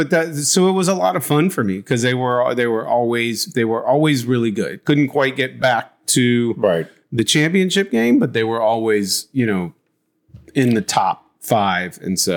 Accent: Jacksonville, Florida, United States; I couldn't stand Jacksonville

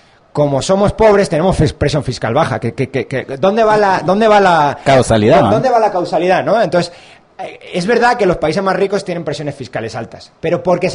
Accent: Spain; Yo que soy español para decir que no vengan gente de fuera a hablar.

